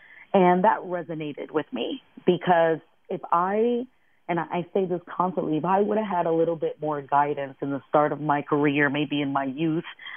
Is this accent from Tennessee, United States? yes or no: no; New York City, New York, United States; It's also, I come originally from New York City.